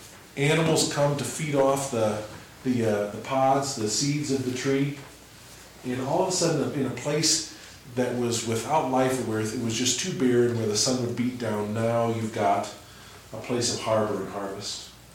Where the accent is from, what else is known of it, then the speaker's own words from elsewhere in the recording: Arizona, United States; I grew up in Arizona. And one of the coolest things in Arizona is the mesquite tree.